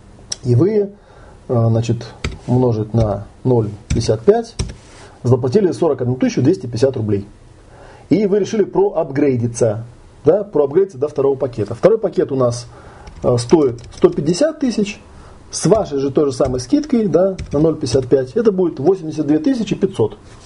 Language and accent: Russian; Moscow, Russia; Я, правда, как москвич, не понимаю, зачем ездить в Москву.